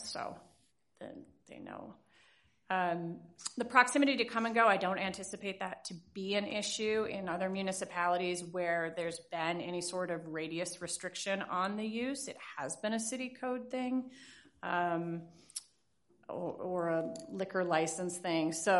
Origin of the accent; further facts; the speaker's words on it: Minneapolis, Minnesota, United States; with Capital Real Estate. I'm from Minneapolis, Minnesota.